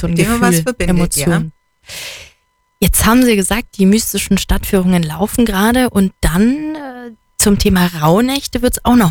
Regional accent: Carinthia, Austria; also ich bin gebürtige Kärntnerin

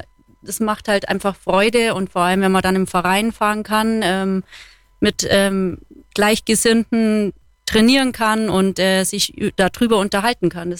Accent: Marktoberdorf, Bavaria, Germany; Wir sind aus Marktoerdorf.

